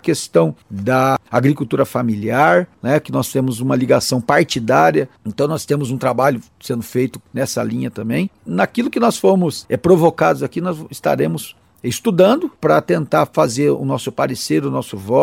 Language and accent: Portuguese; Campo Grande, Mato Grosso do Sul, Brazil; Eu sou campograndense, sou sul-mato-grossense